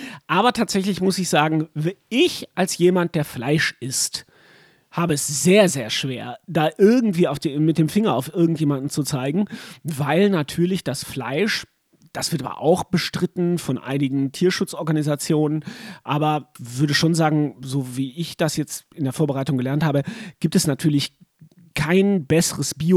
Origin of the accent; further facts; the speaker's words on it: North Rhine-Westphalia, Germany; Und man war ja als Kind im Sauerland auch ganz viel in irgendwelchen Landgaststätten.